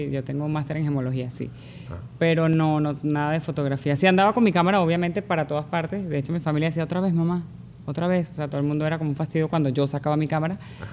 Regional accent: Venezuela; also born or lived in Italy; now in United States; Yo me fui de Venezuela hace 8 años. Uh-huh. Estuve 6 en Italia y ahora llevo 2 aquí.

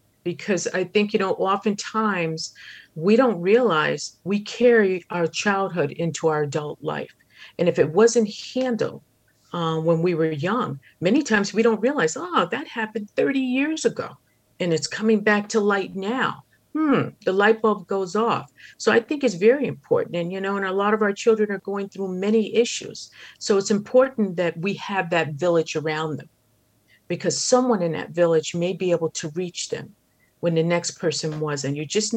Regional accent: New York, United States; I grew up in New York, still had a great relationship with the founders.

